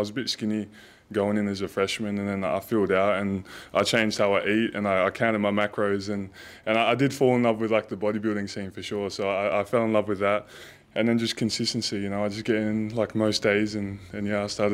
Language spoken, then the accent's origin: English; Australia; Like I'm an Aussie at heart. Yeah, I just love being back here in Australia and Melbourne for sure